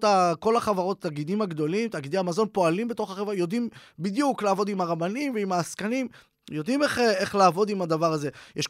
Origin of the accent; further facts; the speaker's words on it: Beit Shemesh, Jerusalem District, Israel; ברמת בית שמש, השכונה שבה גדלתי